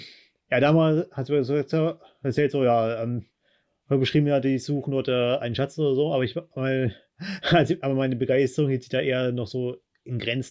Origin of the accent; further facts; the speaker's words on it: Baden-Württemberg, Germany; mein Heimatort ist gerade mal so rund so circa 20 Kilometer von Straßburg entfernt. So eine gewisse französische Nähe ist auch dann in unserer Kultur enthalten.